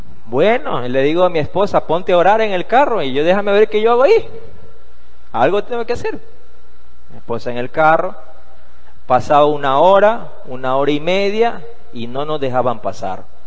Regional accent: Ecuador; Acuérdense, estábamos en Perú y yo soy de Ecuador.

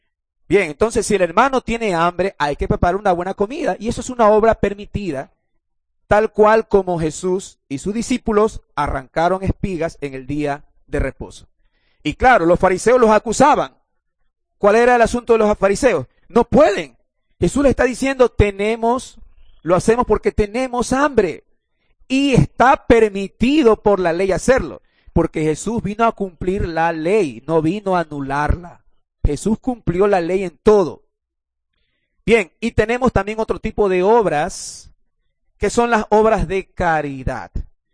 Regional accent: Ecuador; Como buenos ecuatorianos, de los árboles mismos cogemos, comemos y salimos a vender.

